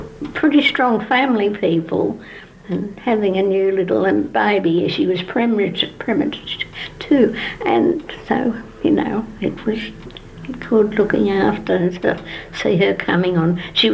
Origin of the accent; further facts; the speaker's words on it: Coorong Vale, Victoria, Australia; born there; I was born in the Mallee, Coorong Vale.